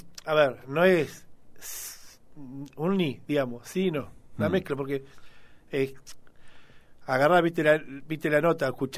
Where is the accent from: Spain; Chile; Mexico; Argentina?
Argentina; Buenos Aires; Aunque yo vengo de la zona norte, digamos, yo no soy de acá de La Plata, pero allá también escuchamos, digamos, del otro lado de la provincia.